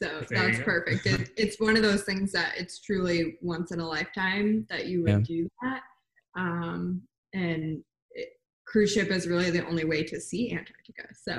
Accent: Florida, United States; I grew up in Florida, so we were pretty close to the ports and had easy access to them.

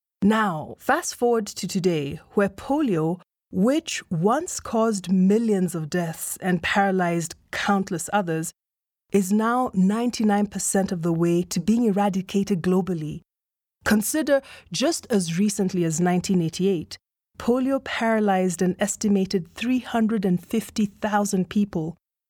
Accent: Nairobi, Kenya; See, I grew up in Kenya, one of the countries where this vaccine program is currently in effect. Though Nairobi, the city I grew up

